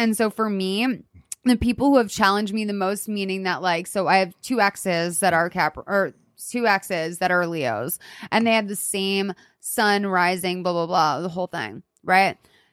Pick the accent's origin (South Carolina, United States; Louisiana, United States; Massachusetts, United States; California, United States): Massachusetts, United States; Lexington; Because I'm from Lexington, Massachusetts, which is like 6 miles away from where you went to school, I think.